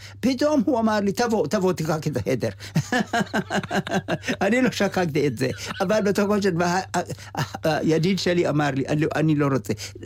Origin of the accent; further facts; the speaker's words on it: Ethiopia; Hebrew is a second language; אנחנו מאתיופיה, היה לנו, גדלנו באתיופיה, מדינה שיש חופשיות וכבוד עצמי, וזה עזר לנו